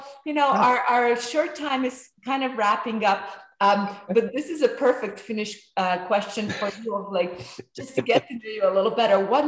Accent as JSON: {"language": "English", "country": "Hungary", "said": "I'm from Hungary."}